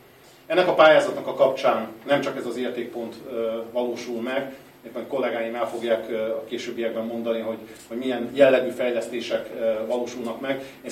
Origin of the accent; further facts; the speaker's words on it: Hungary; hiszen magyar emberek vagyunk